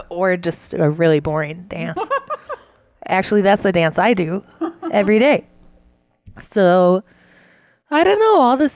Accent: Ohio, United States; Growing up in Ohio, dance is like ballet.

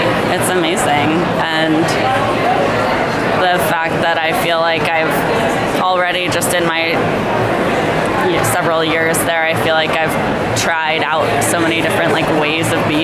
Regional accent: Berkeley, California, United States; now in Los Angeles, United States; Yeah, well, I grew up mostly in Berkeley.

